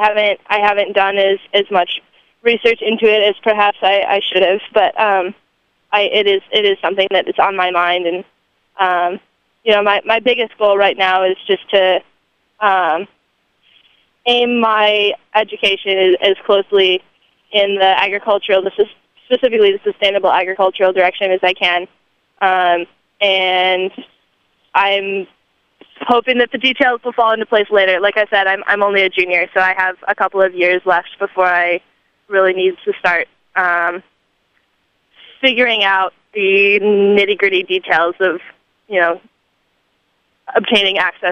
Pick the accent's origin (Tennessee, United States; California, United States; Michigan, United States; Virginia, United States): Michigan, United States; You know, I came here from Michigan, and it was quite a culture shock to come here and see so many people proud of that heritage.